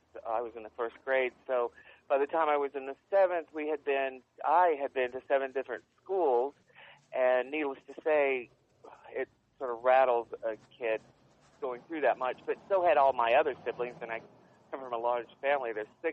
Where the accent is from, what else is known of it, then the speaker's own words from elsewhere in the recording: Fort Wayne, Indiana, United States; born there; I was born in Fort Wayne, Indiana.